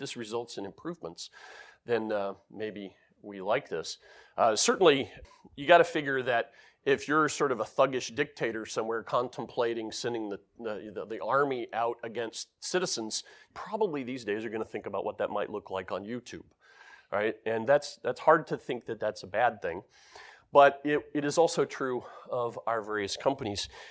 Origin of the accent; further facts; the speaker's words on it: United States; now in Denmark; Being an American who lives in Denmark, I hate region coding, right?